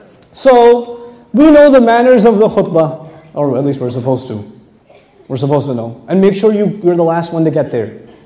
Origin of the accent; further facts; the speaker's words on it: Texas, United States; I come from Texas, we have gun expos, right?